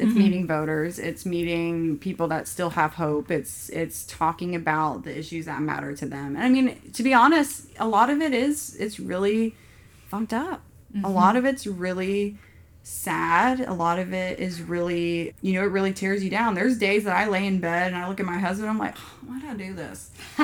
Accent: Ashland City, Tennessee, United States; but the fact that I grew up in Ashland City and came out a raging liberal, I don't know. So I think what happened is I moved out of my small town and went to college

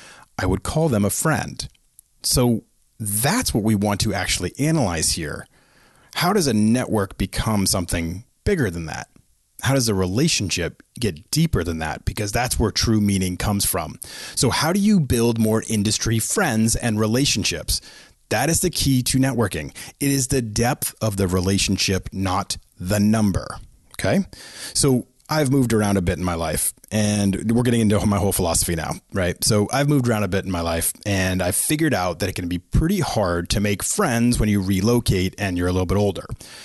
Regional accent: Boston, Massachusetts, United States; But I would like to state again for the record, I am from Boston, and therefore my fandom is legit and earned through decades of sucking.

